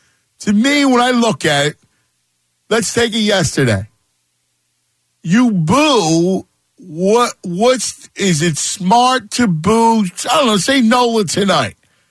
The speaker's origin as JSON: {"language": "English", "region": "Pennsylvania", "country": "United States", "said": "I'm from Delco."}